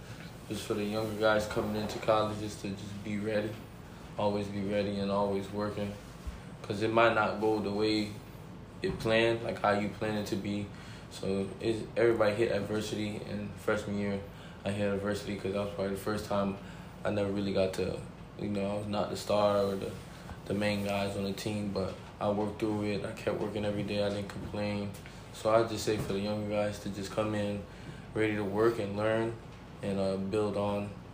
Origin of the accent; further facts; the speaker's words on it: Orlando, Florida, United States; now in Buffalo, United States; At first I was skeptical, but just because I'm from Florida.